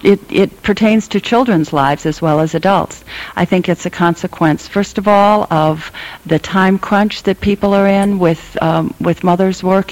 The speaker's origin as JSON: {"language": "English", "town": "Kalamazoo", "region": "Michigan", "country": "United States", "tie": "born or raised there", "said": "I grew up in Kalamazoo, Michigan, which you'd think of as still, you know, pretty slow, easygoing place."}